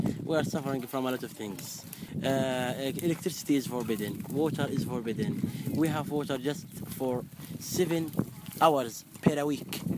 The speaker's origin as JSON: {"language": "English", "town": "Umm Al Khair", "region": "Hebron Governorate", "country": "Palestine", "second_language": "English", "said": "I am from Umm Al Khair. I was born in 1994."}